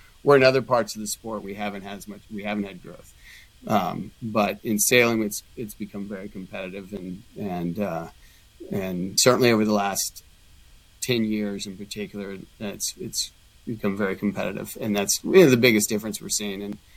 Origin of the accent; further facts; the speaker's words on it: Texas, United States; But I did grow up on the Gulf Coast and grew up sailing.